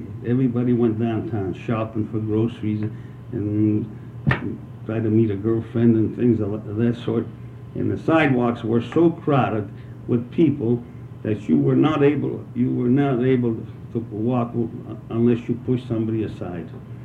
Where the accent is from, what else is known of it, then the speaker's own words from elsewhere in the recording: Youngstown, Ohio, United States; I was born in Youngstown, Ohio, on Hine Street, on February the 28th, 1915. Then we ended up moving on the South Side, and I attended South High School, and I graduated South High in 1934.